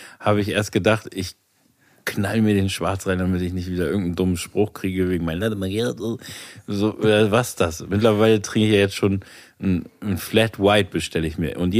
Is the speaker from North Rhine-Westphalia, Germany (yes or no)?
yes; Münster, North Rhine-Westphalia, Germany; born there; also born or lived in Karlsruhe / Bremen; now in Hamburg, Germany; ich bin in Münster geboren, dann habe ich in Süddeutschland in Karlsruhe gewohnt und dann in einem Dorf in der Nähe von Bremen, dann in Bremen, dann bin ich wieder zurück zum Studieren nach Münster gegangen, dann von Münster nach Hamburg